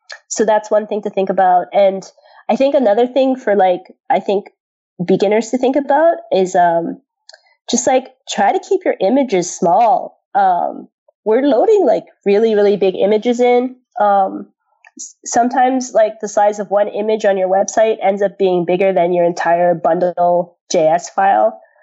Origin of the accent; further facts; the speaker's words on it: Toronto, Ontario, Canada; if you're only writing, say, English and French, like, because I'm from Toronto